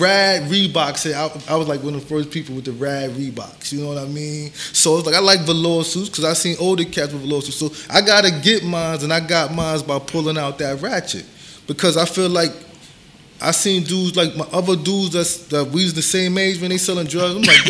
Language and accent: English; New York City, New York, United States; Because it's like, when I grew up in Bushwick, you know, Bushwick was like one of the only three spots where you can get heroin.